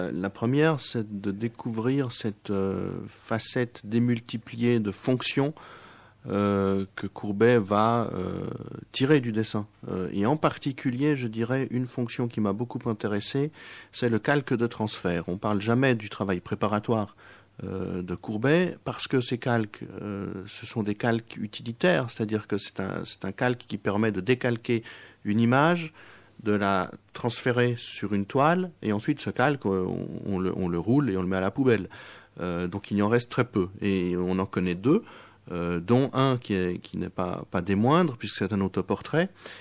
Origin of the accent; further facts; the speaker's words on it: Switzerland; c'est quelque chose qui, pour un Suisse, est moins perceptible. Et j'ai d'autres attachements à d'autres artistes qui sont peut-être plus suisses, qui sont plus proches de mon terroir